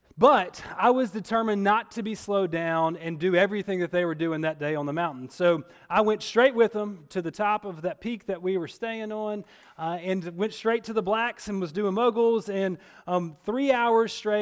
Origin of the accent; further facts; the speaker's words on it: Mississippi, United States; I'm a preacher from Mississippi.